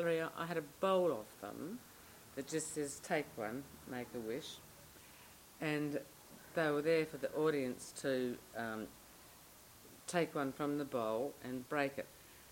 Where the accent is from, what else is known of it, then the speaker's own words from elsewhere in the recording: Somerton Park, South Australia, Australia; I was brought up in Somerton Park and my father bought two blocks because they were cheap after the war and built the house there.